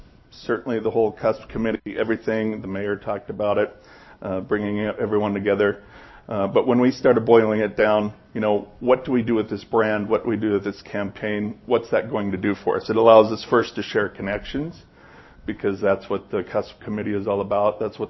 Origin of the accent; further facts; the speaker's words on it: Twin Falls, Idaho, United States; born there; I have roots in southern Idaho. I was born in Twin Falls. I have family in the southern Idaho region, mostly around Mountain Home.